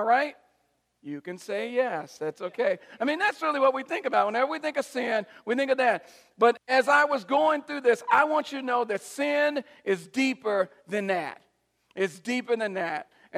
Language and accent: English; Chicago, Illinois, United States; "It's really cool to be back to Chicago. This is my home."